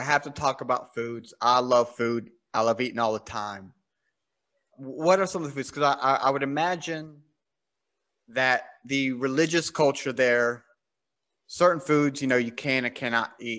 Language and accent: English; South Carolina, United States; I'm from this, like I think I told you, I'm from South Carolina. So yeah. I'm from the south of the states.